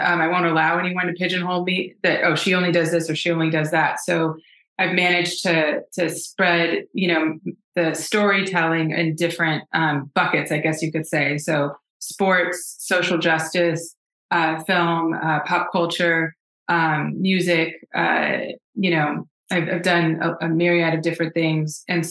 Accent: Houston, Texas, United States; I moved back home. I moved back down south. I'm from Houston. I moved back to Texas.

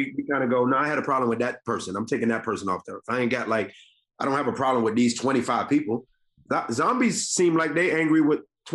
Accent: Decatur, Georgia, United States; I mean, I grew up in the deck. I grew up in Decatur, so I don't know if them niggas would come that way.

